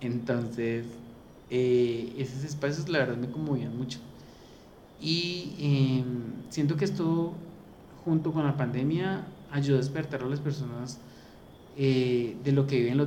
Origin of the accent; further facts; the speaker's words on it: Cali, Valle del Cauca, Colombia; va a quedar en nuestra historia como caleños y en nuestra historia de vida para siempre